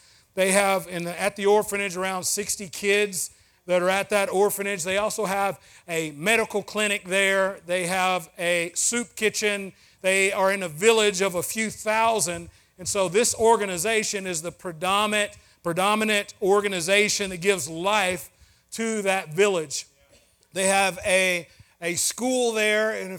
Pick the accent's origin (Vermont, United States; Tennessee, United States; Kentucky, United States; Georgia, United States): Tennessee, United States; I'm a Tennessean. I grew up in West Tennessee, very rural Tennessee.